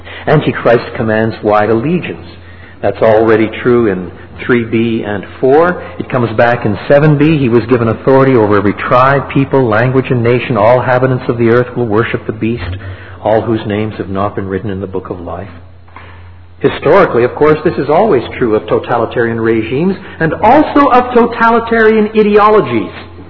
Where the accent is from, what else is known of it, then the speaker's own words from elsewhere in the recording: Drummondville, Quebec, Canada; I was brought up in French Canada. Some of my schooling was in French and some of it was in English. When I was just a boy, my father moved to the little town of Drummondville